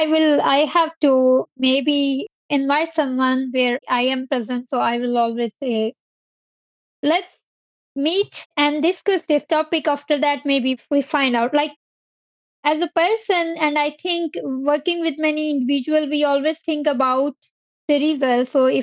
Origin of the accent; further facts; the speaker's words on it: Pakistan; English is a second language; I'm from Pakistan.